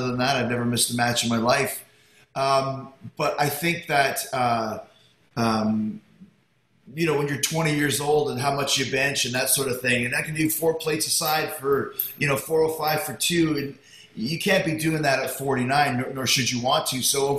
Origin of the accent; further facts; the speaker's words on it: Winnipeg, Manitoba, Canada; I grew up in Winnipeg on the prairies, where it would get to minus 30, minus 40, and that's not an exaggeration.